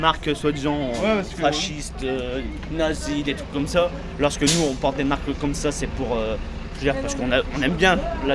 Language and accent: French; Saint-Aubin, France; Moi, j'ai 17. Bientôt 18. Hein. … Je suis de Saint-Aubin.